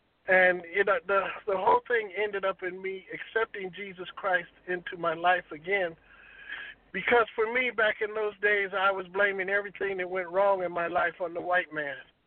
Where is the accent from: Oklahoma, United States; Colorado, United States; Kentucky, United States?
Colorado, United States; Denver; But then I have a childhood friend who I grew up with in Denver, Colorado